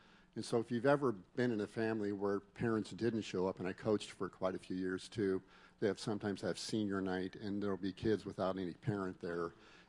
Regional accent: Maryville, United States; Anyway, I was born in Maryville. I was from the west side, you know, God's country over there, or it used to be.

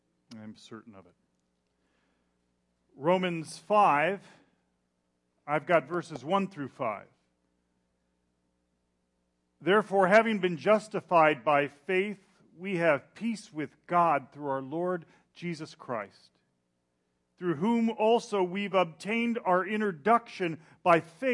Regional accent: Upland, California, United States; I grew up in Southern California, in Upland, California, went to Baldy View Elementary School.

